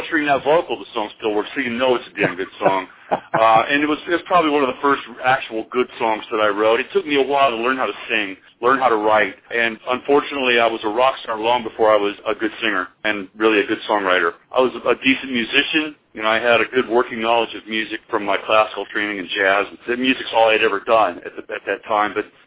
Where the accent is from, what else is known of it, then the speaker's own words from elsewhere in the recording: Nashville, Tennessee, United States; We came from Nashville, and bands that had, you know … they had the inside track because they were locals.